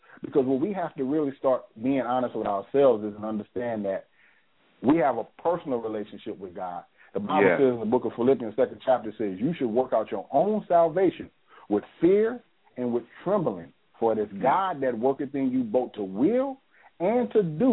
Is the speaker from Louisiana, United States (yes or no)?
yes; New Orleans, Louisiana, United States; I'm from Louisiana. I'm from New Orleans. Born in New Orleans, raised in Louisiana. My daddy's from New Orleans.